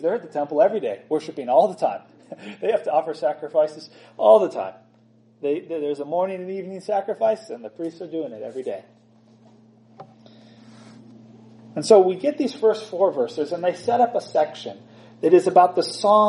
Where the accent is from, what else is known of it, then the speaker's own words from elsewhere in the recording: Los Angeles, California, United States; one of the questions I often get asked when people find out I'm from Los Angeles, there's various kind of lists of questions that have to be asked.